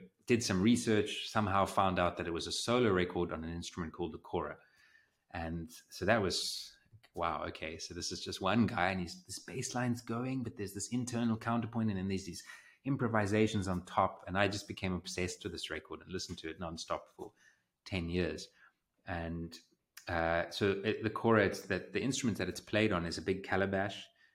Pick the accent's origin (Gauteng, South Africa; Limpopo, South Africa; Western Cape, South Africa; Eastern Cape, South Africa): Western Cape, South Africa; Cape Town; because I'm from Cape Town and there are no koras in Cape Town.